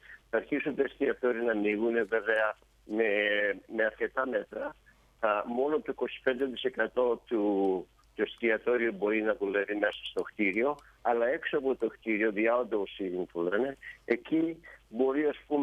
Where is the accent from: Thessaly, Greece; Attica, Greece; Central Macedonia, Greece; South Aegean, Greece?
South Aegean, Greece; Kalymnos; now in Tarpon Springs, United States; έχω αρκετούς φίλους και στην κυβέρνηση και στην πατρίδα μου, την Κάλυμνο